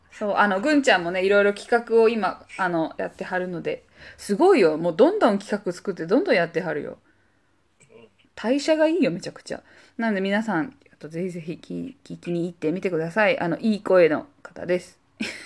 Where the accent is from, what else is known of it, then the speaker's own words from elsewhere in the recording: Hiroshima, Japan; now in Kansai, Japan; 溶け込んでるな関西にって思ってた。広島出身だけど、私今すっごいナチュラルにこれ喋れてるな